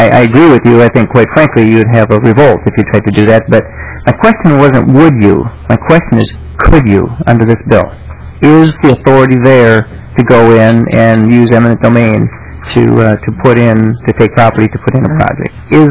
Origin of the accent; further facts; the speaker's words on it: Minnesota, United States; Down in Meyer, I'm from Dodge County. We have lots of projects being worked on down there.